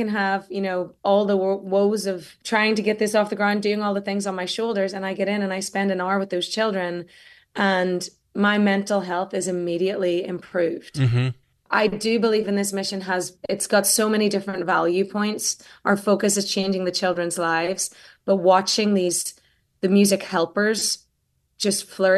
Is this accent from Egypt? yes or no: no; Ireland; now in Austin, United States; this is why I came from Ireland and I call Austin home, because it's like home to me.